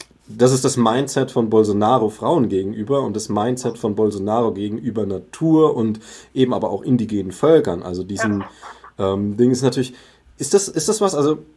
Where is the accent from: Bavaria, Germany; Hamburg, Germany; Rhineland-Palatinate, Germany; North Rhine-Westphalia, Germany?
Bavaria, Germany; Ich komme aus Bayern, klar